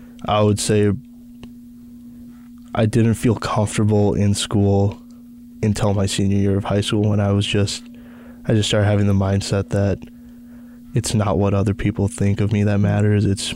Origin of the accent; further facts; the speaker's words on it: United States; that's me speaking from the perspective as growing up in America. Like, I honestly, if I talk to my cousins who are still in India